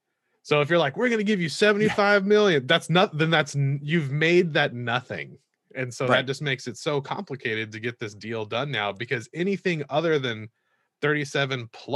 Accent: Southern US, United States; Somehow, as a Southerner, there's nothing I love more than a backhanded compliment.

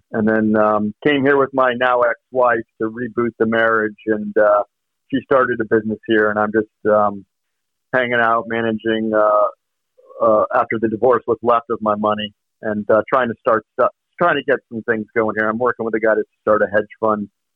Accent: Boston, Massachusetts, United States; Yeah, Boston. I grew up in Boston. Then I went to college in the Midwest, Notre Dame

